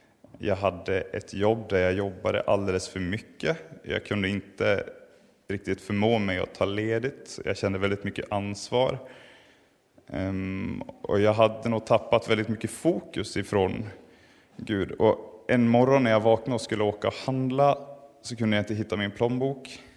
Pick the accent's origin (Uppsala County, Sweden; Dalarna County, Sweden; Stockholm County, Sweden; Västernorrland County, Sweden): Dalarna County, Sweden; Tyngsjö; Jag är född och uppvuxen i de vackra Dalarna. Närmare bestämt i Tyngsjö som ligger 6 mil söder om Malung.